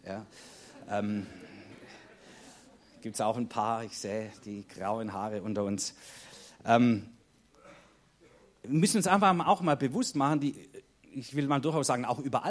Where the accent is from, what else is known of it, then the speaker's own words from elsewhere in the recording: Baden-Württemberg, Germany; aus Baden-Württemberg, wo ich herkomme, wie man nicht schwer hören kann